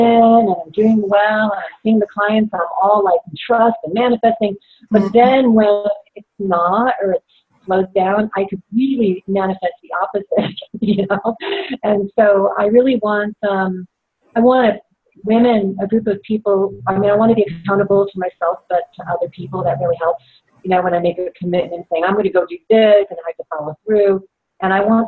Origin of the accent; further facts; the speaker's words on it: Connecticut, United States; now in Santa Cruz, United States; Well, when I say from, I'm from New England, in Connecticut, in Boston. And I'm living in Santa Cruz, California now.